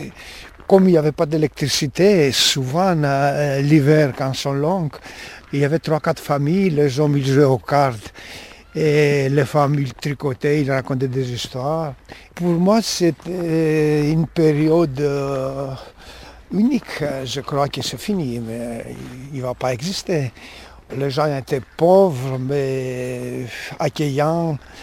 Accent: Greece; moved away as an adult; now in Switzerland; Alors, je suis originaire de la Grèce. Je suis arrivé en Suisse en mars 1973.

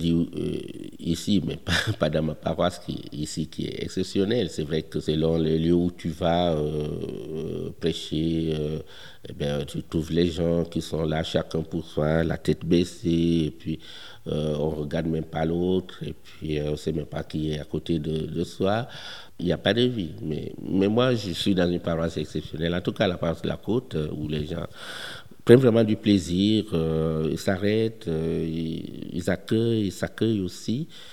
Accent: Switzerland; je suis suisse

